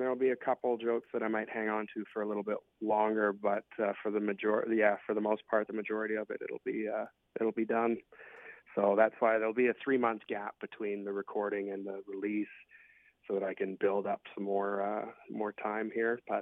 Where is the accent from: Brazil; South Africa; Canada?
Canada; As a Canadian, that's not a simple task either.